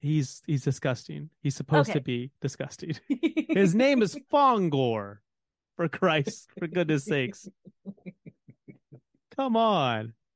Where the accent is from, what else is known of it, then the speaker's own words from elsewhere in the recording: Texas, United States; As a Texan, I am obligated to trash talk Oklahoma at least once a week